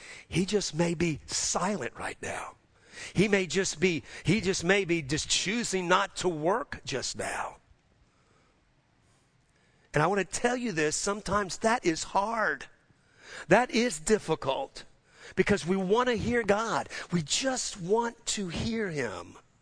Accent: New Orleans, Louisiana, United States; I'm from New Orleans. I still don't know what they are.

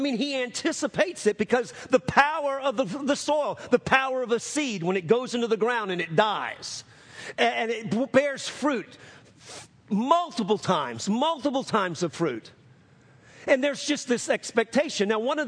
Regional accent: New Orleans, Louisiana, United States; I know I'm from New Orleans, and I didn't know a whole lot of farmers until I came out here, or ranchers

